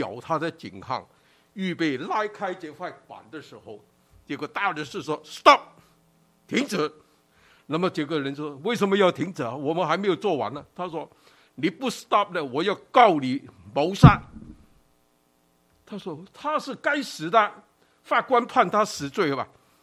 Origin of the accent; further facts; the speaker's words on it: Hong Kong; 我还记得我从香港来，香港从前有死刑